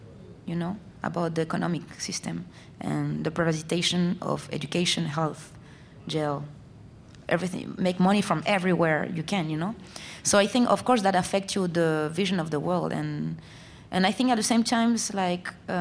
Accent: Chile; English is a second language; I come from Chile

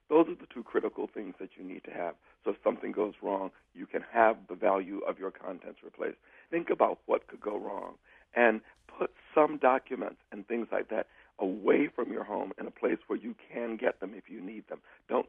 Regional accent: Florida, United States; It's like when growing up in Florida, we knew that the area in which we lived in would be flooded about every 5 years.

